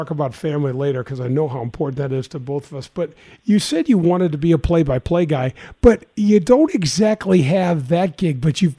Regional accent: Missouri, United States; John, it's just crazy, too, because I grew up in North County. I have three older sisters, and KSHE was on all the time.

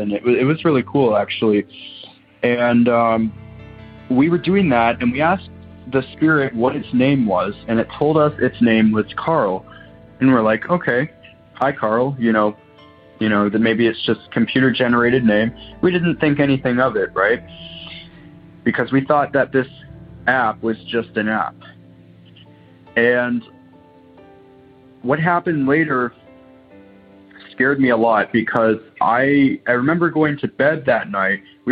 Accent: Waterloo, Ontario, Canada; I'm from Waterloo, Ontario, Canada.

